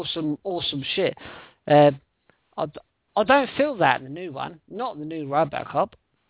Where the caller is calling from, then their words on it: United Kingdom; UK, United Kingdom.